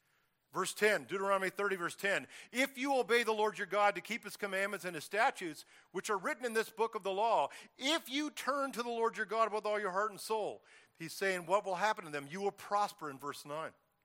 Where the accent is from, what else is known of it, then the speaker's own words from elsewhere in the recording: United States; A little nerve-wracking as an American to go, oh, no, did I put my passport in my pocket?